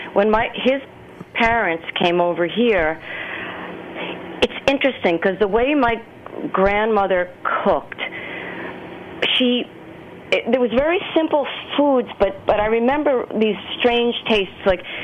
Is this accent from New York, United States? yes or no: yes; New York, United States; I think my family was one of the first families in the neighborhood. I grew up on Long Island